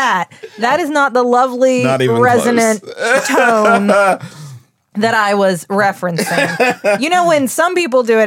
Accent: West Virginia, United States; accent: West Virginia; All what? I can do is try to soften my West Virginia, and then it comes back. It comes roaring right back.

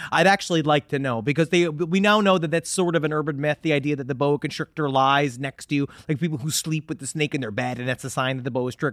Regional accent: Queens, New York, United States; Because I remember we had a problem in our basement toilet growing up in Queens where rats used to come up in it.

